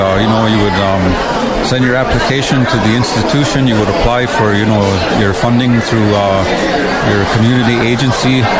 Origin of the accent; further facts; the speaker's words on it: Kahnawake, Quebec, Canada; moved away as an adult; now in Six Nations, Canada; I'm originally from Ganawage. Like, I grew up across the street from Joe. He was my neighbor when we were kids. And I only moved away when I was 21, so I moved to Six Nations. But in that time, I picked up a little bit of the Cayuga language.